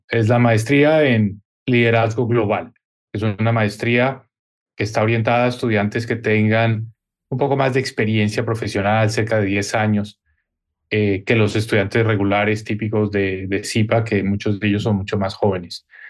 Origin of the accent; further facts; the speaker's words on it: Colombia; a ser parte muy activa en el debate de políticas públicas en mi tierra natal, en Colombia, y paso bastante tiempo en mi país